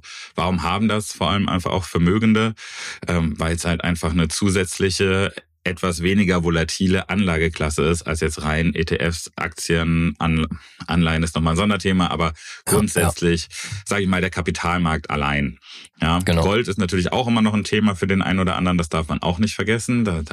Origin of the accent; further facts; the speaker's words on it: Eifel, Germany; weil ich komme aus dem Rande der Eifel